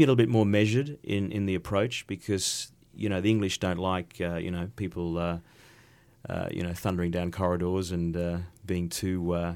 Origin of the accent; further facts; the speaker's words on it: Australia; As a Australian who went over there, I thought, well, it was all the United Kingdom